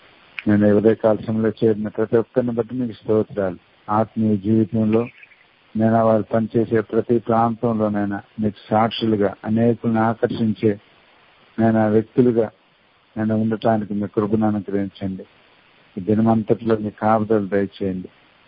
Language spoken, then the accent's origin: Telugu; Srikakulam, Andhra Pradesh, India; Sir నేనే sir Srikakulam నుంచి.